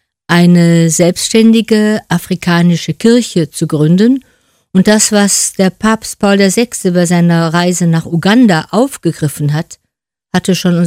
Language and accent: German; Cologne, North Rhine-Westphalia, Germany; born there; Und ich bin in Braunsfeld zur Welt gekommen. Ja gut, ich bin halt in eine sehr gut katholische Familie hineingeboren, wo der Glaube sehr viel bedeutete.